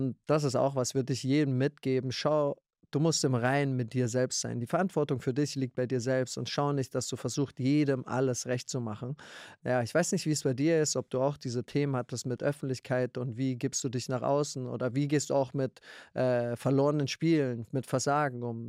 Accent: Ludwigshafen, Rhineland-Palatinate, Germany; Also erstmal sehr, sehr behütet aufgewachsen. Family, meine Eltern noch zusammen gewesen und einmal noch heute zusammen verheiratet in Ludwigshafen. Ludwigshafen am Rhein ist eine Industriestadt.

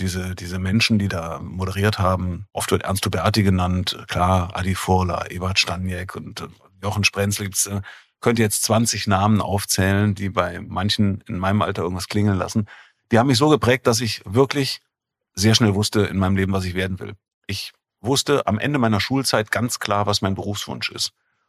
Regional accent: Bonn, North Rhine-Westphalia, Germany; da ich groß geworden bin in Bonn

